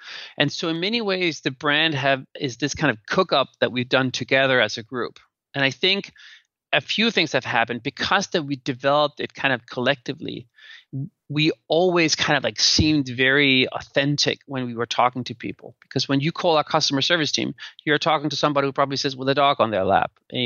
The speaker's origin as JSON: {"language": "English", "country": "Denmark", "said": "And now I'm from Denmark, which is like a very equal society."}